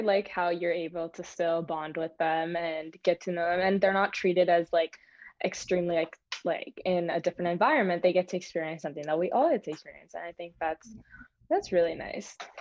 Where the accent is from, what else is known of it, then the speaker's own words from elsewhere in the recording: Ohio, United States; So I'm from Ohio, so I'm not sure if we just don't have them, if I'm not aware.